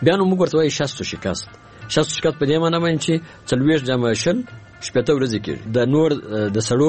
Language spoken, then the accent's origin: Pashto; Helmand, Afghanistan; زه چې د هلمند یم، د هلمند خلک ورته تور چلا او سره چلا وایي